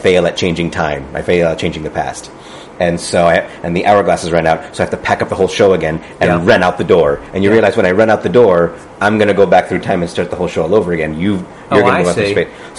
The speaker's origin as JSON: {"language": "English", "town": "San Francisco", "region": "California", "country": "United States", "tie": "born or raised there", "said": "But I was born in San Francisco."}